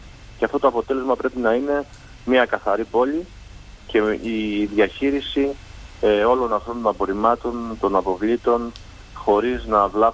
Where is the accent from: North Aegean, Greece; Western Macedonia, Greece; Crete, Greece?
Crete, Greece; Heraklion; Δεν μπορούμε πλέον ως Ηρακλειώτες να κάνουμε μια διαχείριση όλης αυτής της κατάστασης από κοινού.